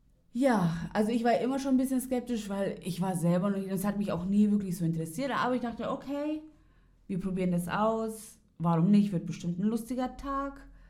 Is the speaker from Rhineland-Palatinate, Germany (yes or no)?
no; Munich, Bavaria, Germany; born there; Man muss dazu sagen, ich bin ja in München geboren